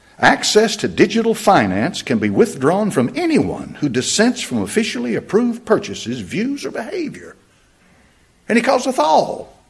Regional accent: Knoxville, Tennessee, United States; I grew up in Knoxville, Tennessee. They didn't have these cameras at these intersections.

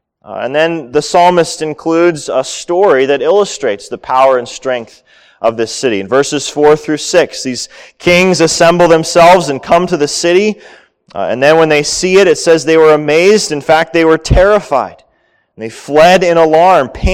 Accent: Pennsylvania, United States; I grew up near Pittsburgh.

